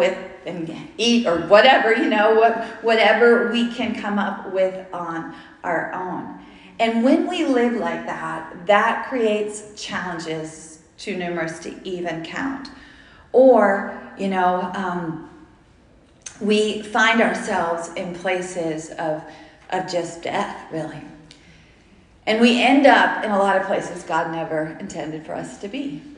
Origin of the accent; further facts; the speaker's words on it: Newport News, Virginia, United States; I grew up in Newport News, Virginia, and I went off to college, to a Christian college in Ohio, in Cincinnati.